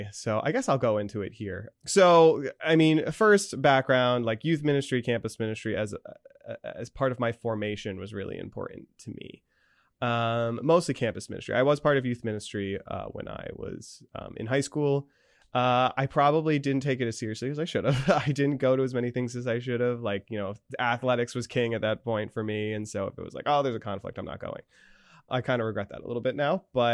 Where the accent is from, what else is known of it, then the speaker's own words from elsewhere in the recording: Danville, Pennsylvania, United States; also born or lived in Scranton; So I am originally from the diocese. I grew up in St. Joseph's in Danville.